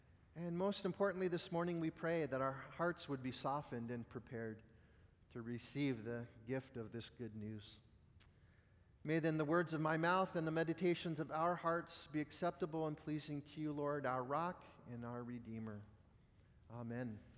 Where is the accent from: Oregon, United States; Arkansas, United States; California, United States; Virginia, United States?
California, United States; We're from California and we don't really do snow well.